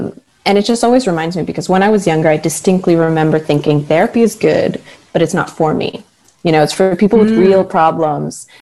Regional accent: Canada; It's only in Canada at the moment. I'm Canadian.

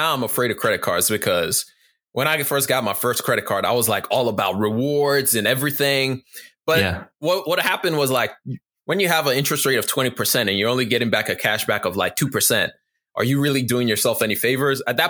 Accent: Nigeria; now in United States; I'm Nigerian. So I grew up in Nigeria and then I moved to the US.

